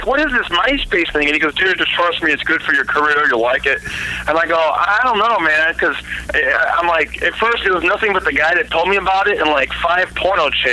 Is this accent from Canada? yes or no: no; Fresno, California, United States; I grew up in Fresno, California. I grew up in a predominantly neighborhood.